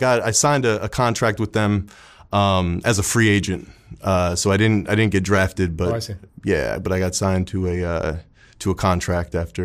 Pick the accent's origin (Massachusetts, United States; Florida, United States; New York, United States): New York, United States; Kingston; Originally, I'm from Kingston, New York. Basically 45 minutes south of Albany, 90 miles north of New York City.